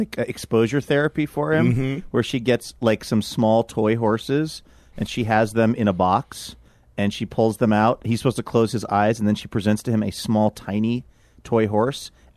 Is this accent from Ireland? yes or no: no; Australia; accent: Australian; and it was my Australian accent.